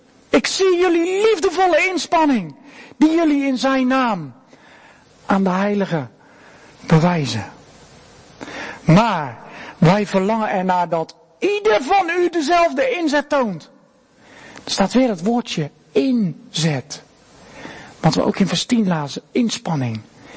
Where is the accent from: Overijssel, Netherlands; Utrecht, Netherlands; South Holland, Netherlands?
South Holland, Netherlands; Rotterdam; Als Rotterdammers zeggen we dan geen woorden, maar daden.